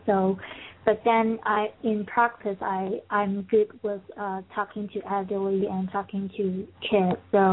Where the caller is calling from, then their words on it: British Columbia, Canada; British Columbia.